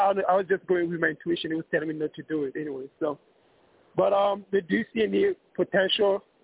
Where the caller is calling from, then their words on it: New York City, New York, United States; I'm calling from New York City, so it might be a little noisy.